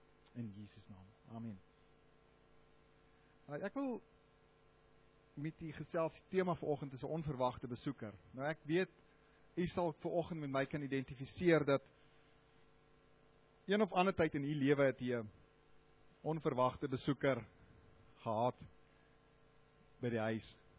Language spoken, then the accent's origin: Afrikaans; Namibia; Maar ja, ek is oorspronklik uit Namibië, so 8 jaar terug het groot geword daar, so klaar gemaak, daar gewerk